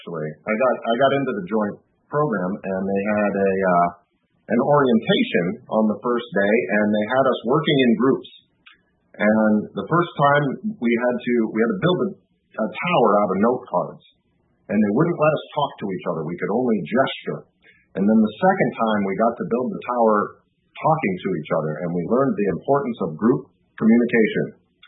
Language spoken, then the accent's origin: English; Iowa City, Iowa, United States; we applied to graduate schools in my hometown, which is Iowa City, Iowa.